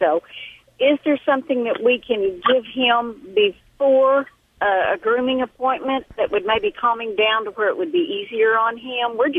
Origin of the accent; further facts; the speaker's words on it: Texas, United States; accent: southern; I'm from Texas.